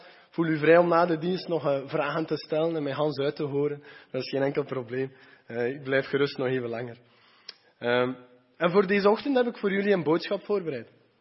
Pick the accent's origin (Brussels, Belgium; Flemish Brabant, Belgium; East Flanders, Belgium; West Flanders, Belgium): East Flanders, Belgium; Geraardsbergen; Ik ben van Gerardsbergen, dus uit het zuiden van Oost-Vlaanderen.